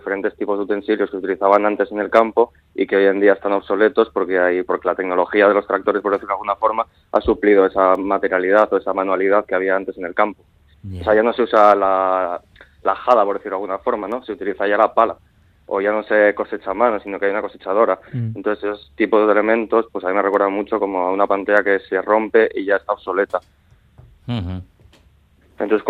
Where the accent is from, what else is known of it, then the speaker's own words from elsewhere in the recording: Aragon, Spain; Yo tengo en cuenta que soy de Huesca y me he criado en un pueblo muy pequeñito